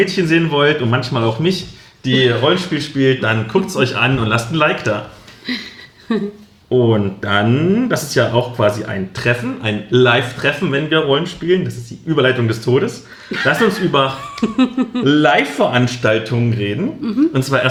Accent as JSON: {"language": "German", "region": "East Germany", "country": "Germany"}